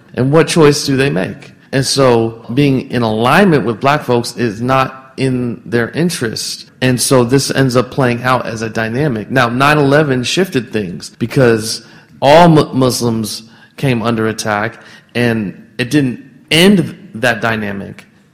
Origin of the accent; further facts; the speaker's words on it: Springfield, Ohio, United States; this was true in my hometown in Springfield, Ohio, there's a black American mosque and there's an immigrant mosque or ethnic mosque, right? And you know, I remember growing up